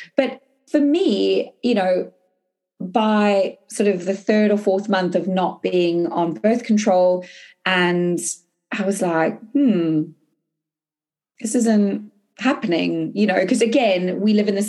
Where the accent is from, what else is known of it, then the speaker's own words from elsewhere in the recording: South Africa; So I'm not a vegan, I'm South African.